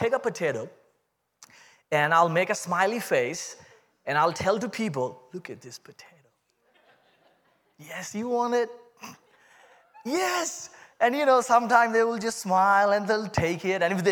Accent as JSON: {"language": "English", "country": "India", "accent": "Indian", "said": "That's my Indian accent coming out."}